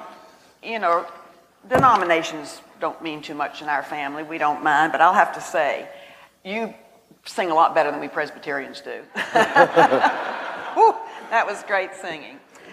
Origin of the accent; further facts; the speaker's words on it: the South, United States; Now, growing up in the South in those days, the oldest daughter got the name of the mother's mother